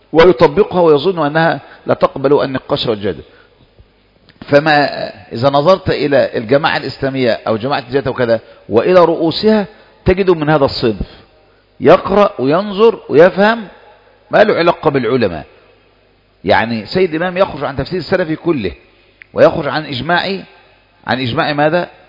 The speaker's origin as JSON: {"language": "Arabic", "country": "Egypt", "said": "الذين أضلوا الشباب عندنا في مصر"}